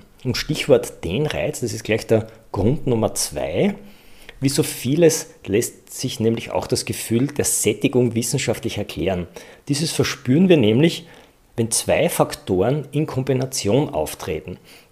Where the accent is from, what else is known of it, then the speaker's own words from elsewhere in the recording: Styria, Austria; Bei uns in der Steiermark ist es das Kernödel zum Beispiel.